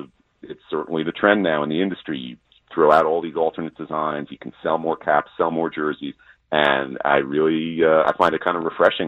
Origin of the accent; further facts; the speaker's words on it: New York, United States; I'm from New York myself, and you mentioned the Yankees earlier